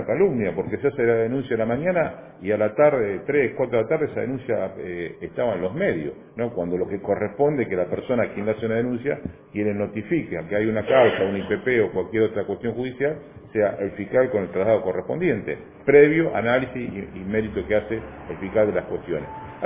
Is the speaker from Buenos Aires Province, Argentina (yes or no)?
yes; Chacabuco, Buenos Aires Province, Argentina; Nací en Chacabuco, mis abuelos son de Chacabuco, mi viejo es de Chacabuco, mi señora es de Chacabuco, mis hijos de Chacabuco, vivo en Chacabuco, voy a vivir siempre en Chacabuco